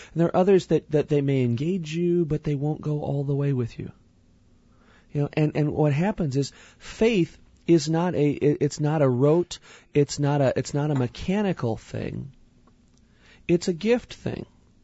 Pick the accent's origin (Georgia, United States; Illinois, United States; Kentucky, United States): Illinois, United States; Edwardsville; You know, I grew up in Edwardsville, in town.